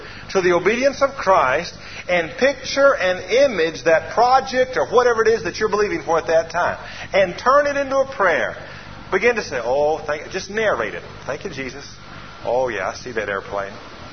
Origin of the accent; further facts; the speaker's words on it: Atlanta, Georgia, United States; You know, I said I didn't grow up on the farm. I grew up in Atlanta, Georgia.